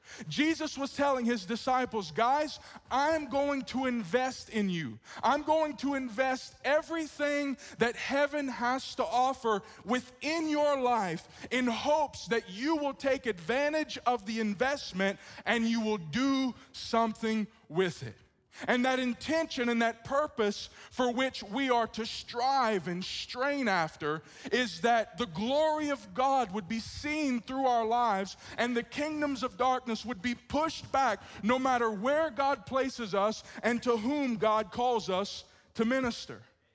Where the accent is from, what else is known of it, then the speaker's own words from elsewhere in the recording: the South, United States; Like I said, we're from the South.